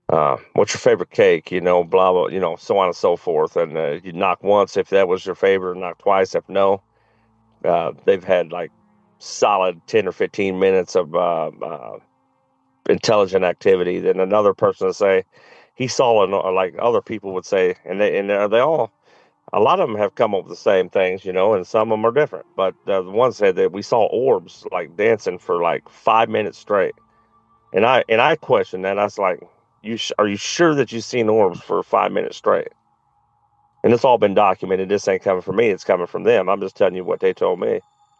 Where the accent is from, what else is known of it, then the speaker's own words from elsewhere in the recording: Michigan, United States; I was actually born. I was born and raised in Michigan.